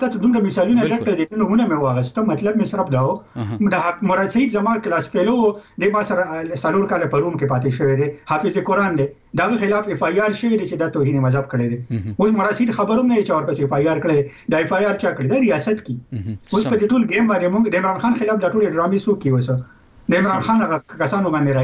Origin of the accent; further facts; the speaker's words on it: Khyber Pakhtunkhwa, Pakistan; موږ د پښتونخوا یو